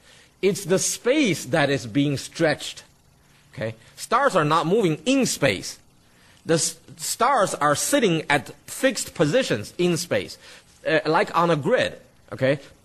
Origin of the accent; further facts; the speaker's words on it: Denton, Texas, United States; When I tell you I'm from Dallas, you know where I'm from, right? But I really lived in Denton, which is 30 miles north of Dallas.